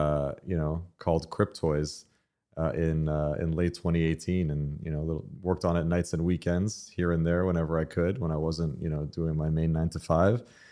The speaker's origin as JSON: {"language": "English", "town": "Miami", "region": "Florida", "country": "United States", "tie": "born or raised there", "said": "So born and raised in Miami, got started in tech when I was about 12 years old."}